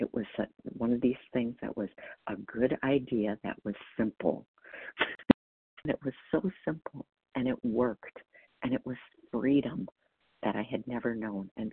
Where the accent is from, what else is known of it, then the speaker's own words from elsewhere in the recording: Wisconsin, United States; And my last initial is N as in Nancy, actually, and I'm from Wisconsin.